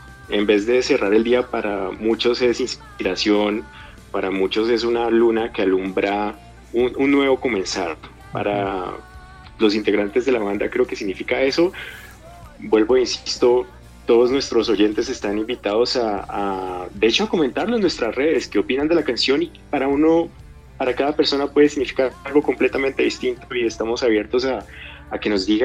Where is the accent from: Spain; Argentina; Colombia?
Colombia; Todos nosotros a la final somos colombianos